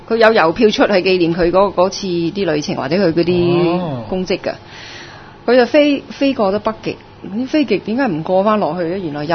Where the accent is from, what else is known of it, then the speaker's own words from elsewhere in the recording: Hong Kong; 我香港人好中意 mango 啊 ，apple 啊咁樣，